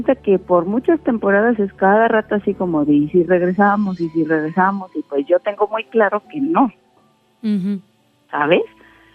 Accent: Mexico City, Mexico; De aquí, de la Ciudad de México, y tengo 43.

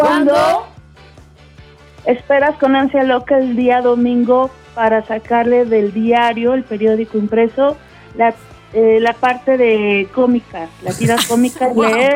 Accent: Orizaba, Veracruz, Mexico; Yo 48. Ay, no … de Orizaba, Veracruz.

